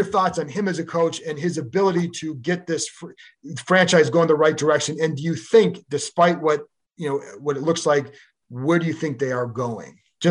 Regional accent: Cleveland, Ohio, United States; I grew up in Cleveland. So I was an Indians fan

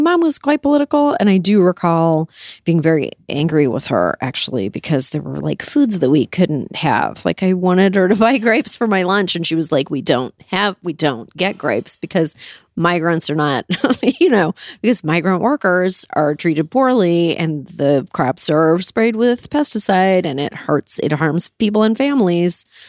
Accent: Canada; I grew up in Canada.

